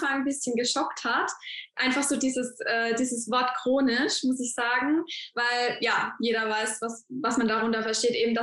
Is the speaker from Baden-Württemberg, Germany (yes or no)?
yes; Heidelberg, Baden-Württemberg, Germany; ich bin 25 Jahre alt und ich komme aus Heidelberg.